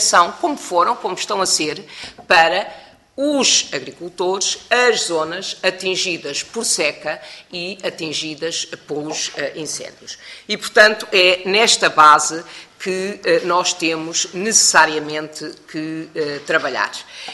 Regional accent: Leiria, Portugal; sou do Distrito de Leiria, portanto fui eleita pelo Distrito de Leiria

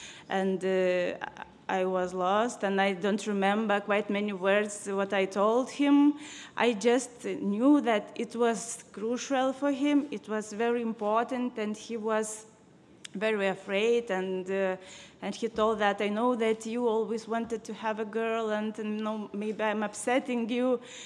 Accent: Lithuania; English is a second language; from Lithuania

